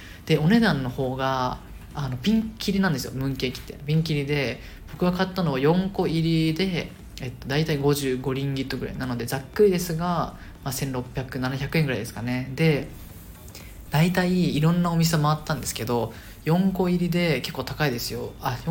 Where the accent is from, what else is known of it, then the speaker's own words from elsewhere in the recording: Okinawa, Japan; 僕の地元沖縄も旧正でカレンダーで数えているので全く被っているんですが